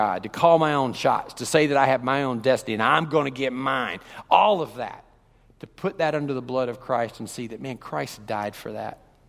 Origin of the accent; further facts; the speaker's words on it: Kentucky, United States; I mean, this guy, I'm from Kentucky, this guy, I could not stand him.